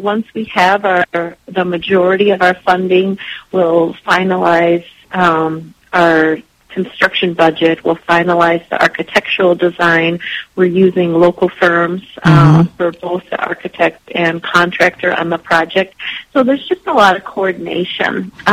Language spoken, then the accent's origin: English; Michigan, United States; I was born and raised in Michigan, so I have a particular affinity for this project.